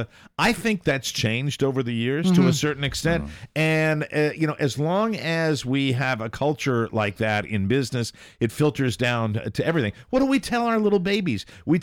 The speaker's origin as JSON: {"language": "English", "country": "Ireland", "said": "I'm an Irishman. I love to blame."}